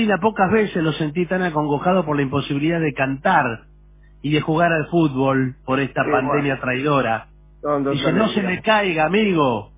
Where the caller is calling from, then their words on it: Rosario, Santa Fe, Argentina; de Rosario.